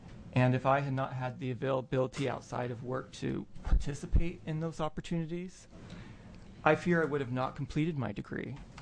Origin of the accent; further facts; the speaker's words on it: Salem, Oregon, United States; Salem is my hometown, and I graduated from McKay High School.